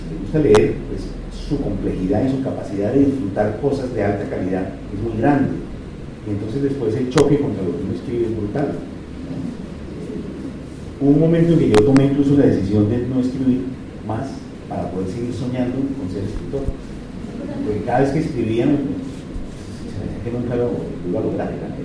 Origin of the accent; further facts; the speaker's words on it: Colombia; moved away; Yo me fui de Colombia en el año 85, regresé en el 2015, el año pasado, 30 años después, regresé a vivir a una Colombia muy distinta